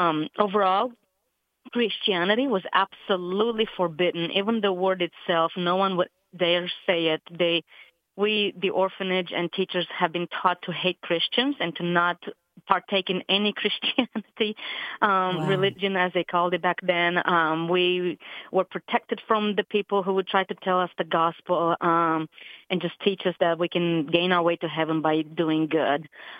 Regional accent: Romania; Yeah, I am from Romania.

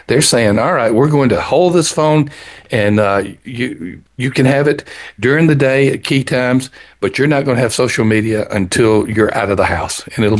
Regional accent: Alabama, United States; Even though I was raised in South Alabama, and we didn't even know what snow was hardly at all.

